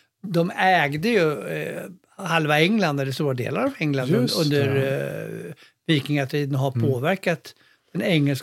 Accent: Helsingborg, Skåne, Sweden; Jag är ju uppväxt i Helsingborg.

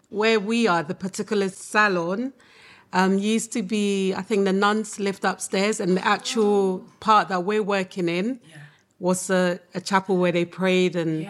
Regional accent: Accra, Greater Accra, Ghana; now in United States; decided that the best option would be to go back to Accra. And actually, it was the best thing because growing up in Ghana was so different when I compare it to my kids growing up in Lubbock

